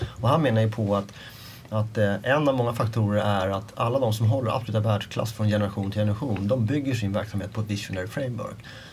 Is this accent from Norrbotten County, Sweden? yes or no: no; Stockholm County, Sweden; Jag är uppvuxen på Mälaröarna. Mina första 17-18 år. Som ligger lite söder om, vad är det, sydväst om Stockholm. Så att i Stockholms län, ja.